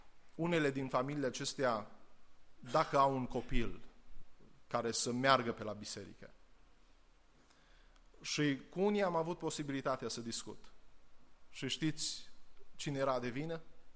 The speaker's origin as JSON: {"language": "Romanian", "country": "Romania", "said": "Nu pentru că suntem români"}